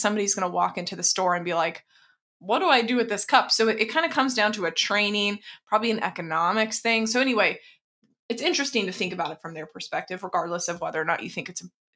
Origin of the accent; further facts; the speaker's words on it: Texas, United States; I remember I grew up in Texas, get the nails done all the time back then.